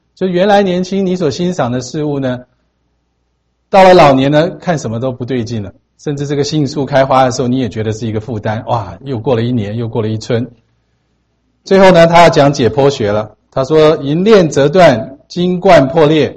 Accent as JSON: {"language": "Chinese", "country": "China", "said": "那你想我们中国人的诗呢，描写到这个很多的景色，它都要用比喻的说法。"}